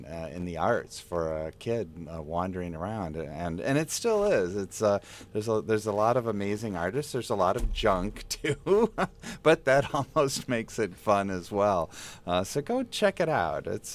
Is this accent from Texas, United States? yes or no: no; Ann Arbor, Michigan, United States; I grew up in Ann Arbor, and I used to go as a kid.